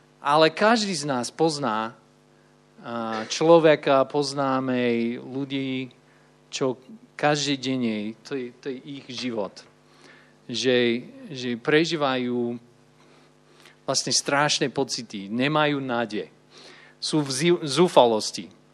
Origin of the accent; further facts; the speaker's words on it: Texas, United States; Slovak is a second language; now in Trenčín, Slovakia; som prišiel sem z Texasu.